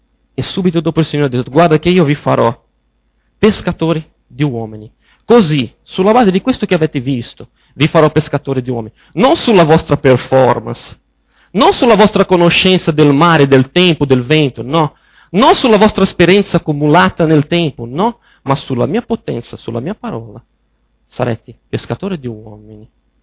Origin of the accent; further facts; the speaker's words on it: Brazil; volevo, da buon brasiliano, volevo parlarvi oggi di calcio anche, sia perché mi manca il Brasile